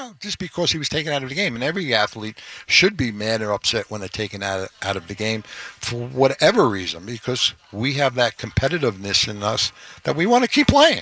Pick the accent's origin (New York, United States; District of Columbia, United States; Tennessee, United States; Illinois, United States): New York, United States; Brooklyn; I am one of the lucky ones in this city to be with two organizations in New York, growing up in Brooklyn.